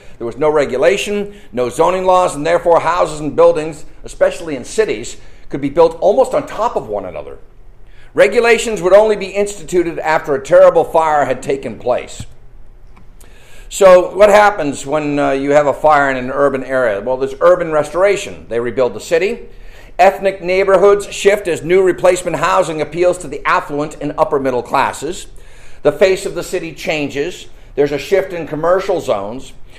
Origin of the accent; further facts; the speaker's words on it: Watertown, Massachusetts, United States; Just a reference to my hometown of Watertown, Massachusetts.